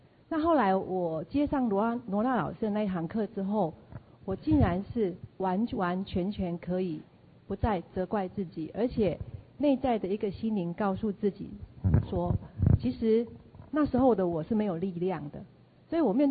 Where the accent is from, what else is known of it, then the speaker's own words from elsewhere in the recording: Ruisui, Hualien County, Taiwan; 那也去巡视了我的老家瑞穗一趟